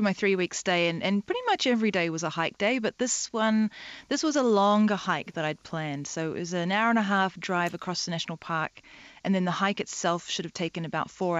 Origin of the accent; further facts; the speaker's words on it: New Zealand; also born or lived in London; New Zealand.